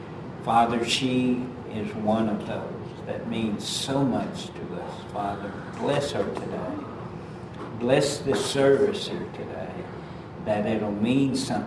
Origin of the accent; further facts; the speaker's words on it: Dallas, Texas, United States; You know, me, I was born in Dallas. I've never lived anywhere else